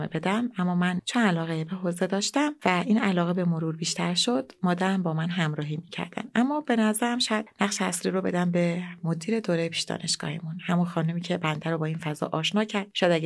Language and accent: Persian; Isfahan, Iran; البته منم خودم اصفهانیم.